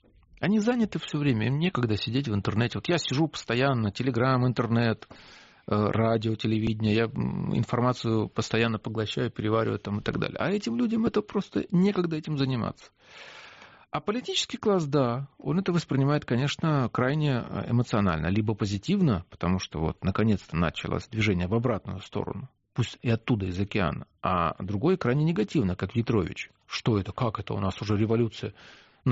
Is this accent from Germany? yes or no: no; Ukraine; как, собственно говоря, украинец